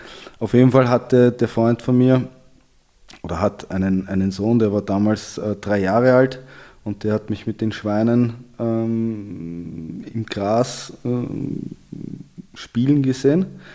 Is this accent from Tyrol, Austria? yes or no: no; Vienna, Austria; Ich bin in Wien aufgewachsen.